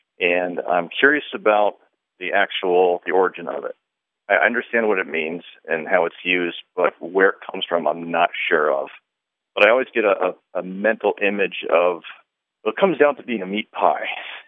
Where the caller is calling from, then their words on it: Vermont, United States; Calling from Broad Road, Vermont.